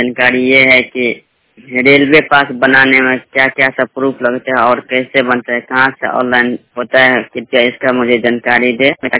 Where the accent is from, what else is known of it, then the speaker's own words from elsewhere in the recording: Darbhanga, Bihar, India; मैं दरभंगा जिला बिहार के रहने वाला हूँ 100% ब्लाइंड।